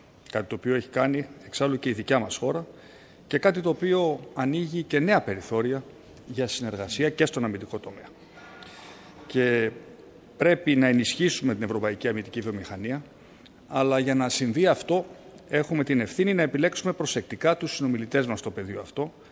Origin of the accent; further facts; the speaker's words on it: Greece; Οι γερμανικές επιχειρήσεις έχουν εμπιστευτεί την πατρίδα μου